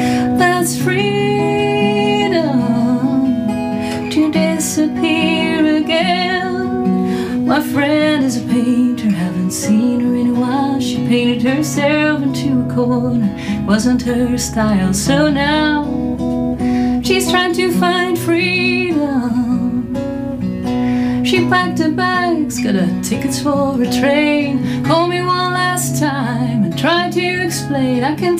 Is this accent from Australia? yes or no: no; Netherlands; Well, I'm from Holland, Europe, and there's a lot of water in Holland.